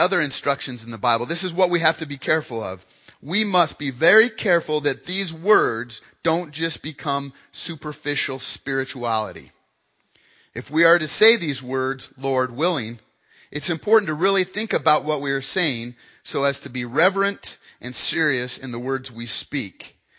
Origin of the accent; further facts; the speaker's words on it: Wyoming, United States; now in Chadron, United States; My home state is Wyoming. I always wanted to go back to Wyoming and join a practice.